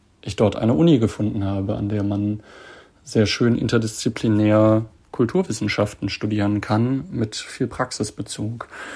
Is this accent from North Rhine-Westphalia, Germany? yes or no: no; Bremen, Germany; Ich bin dort hingezogen zum Studieren. Für mich war Hildesheim eine unbekannte, viel kleinere Stadt als Bremen, wo ich herkomme.